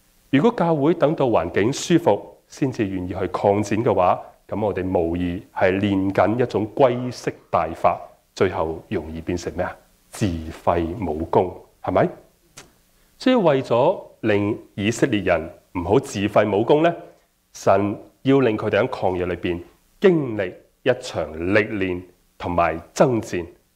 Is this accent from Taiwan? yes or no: no; Guangdong, China; 哦，用我们广东话来讲，是展现了一种很阴质的一种特质的。